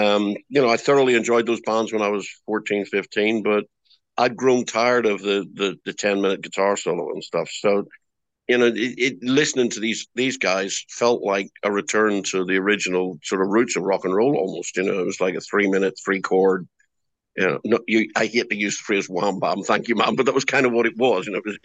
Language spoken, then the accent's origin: English; Belfast, Northern Ireland, United Kingdom; This would have been, obviously, 1976, thereabouts. So, obviously, we were growing up in Belfast in Northern Ireland.